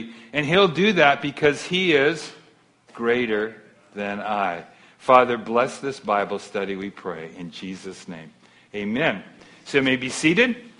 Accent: California, United States; But I grew up in Southern California. My baseball team was the L.A. Dodgers.

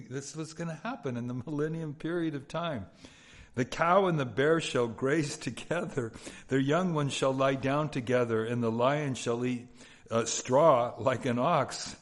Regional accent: Los Angeles, California, United States; You know, I grew up in Southeast LA, but still, it was okay.

